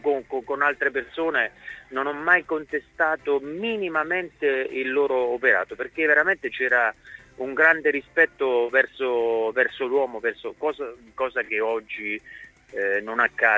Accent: Molise, Italy; io sono molisano.

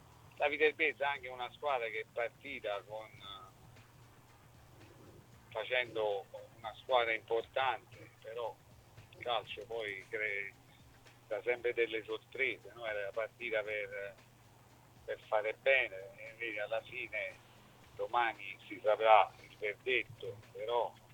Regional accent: Foggia, Apulia, Italy; io sono di Foggia, sono nativo di Foggia, quindi conosco i tifosi foggiani

